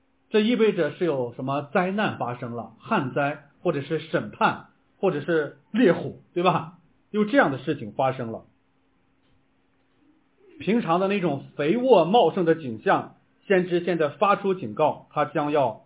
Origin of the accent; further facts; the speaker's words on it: Linfen, Shanxi, China; also born or lived in Xingtai; 我在山西那个临汾长大，我们那个临汾从我小时候记事的时候，他的绰号就叫做花果城，跟花果山也差不多